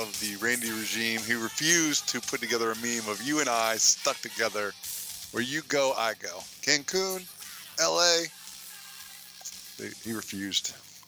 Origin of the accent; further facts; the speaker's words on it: Evansville, Indiana, United States; I grew up in Evansville, Indiana.